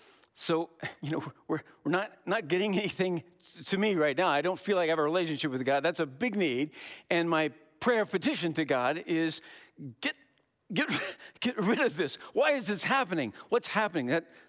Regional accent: Wisconsin, United States; we're from Wisconsin. You know, we're like tough.

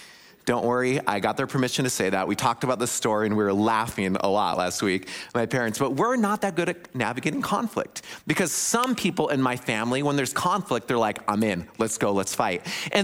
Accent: West Coast, United States; Well, I grew up on the West Coast, and my maternal grandmother, she was from the Midwest, and she moved to the West Coast.

